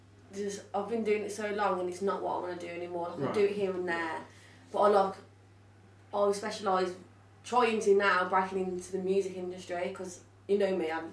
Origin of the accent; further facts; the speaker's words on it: Birmingham, West Midlands, United Kingdom; accent: Birmingham; But everyone's like, oh, you've got a really strong Birmingham accent. I'm like, but that's because I'm from Birmingham.